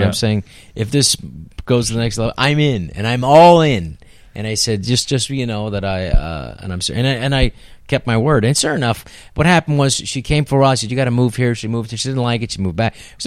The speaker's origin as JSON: {"language": "English", "town": "San Francisco", "region": "California", "country": "United States", "tie": "born or raised there", "said": "I grew up in San Francisco"}